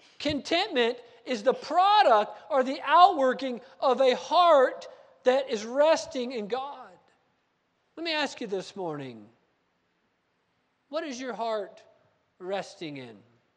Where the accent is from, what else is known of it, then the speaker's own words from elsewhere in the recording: West Palm Beach, Florida, United States; also born or lived in Gallup, New Mexico; When I was born in Gallup, New Mexico, and then not long after that, my parents went back to West Palm Beach, Florida, because everybody got sick in New Mexico.